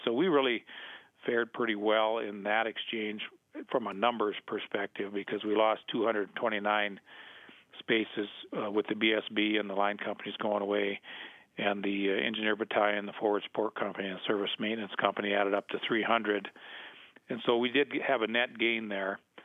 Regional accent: Howard, South Dakota, United States; I'm a small town guy. I'm from Howard, South Dakota, which is really very not far from DeSmet.

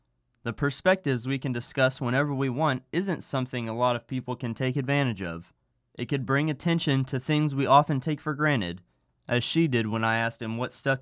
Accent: Dallas, Texas, United States; I'm from Dallas, so my background isn't too different from Skylar Speaks.

